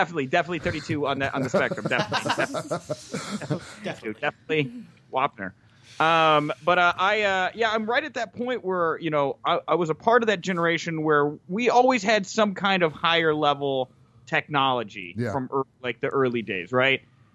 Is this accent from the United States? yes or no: yes; Houston, Texas, United States; And I am also from the Houston area.